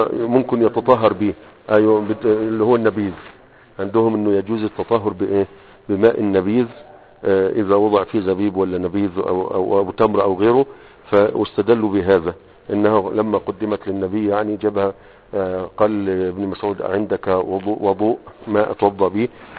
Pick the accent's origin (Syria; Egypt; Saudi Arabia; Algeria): Egypt; عندنا في مصر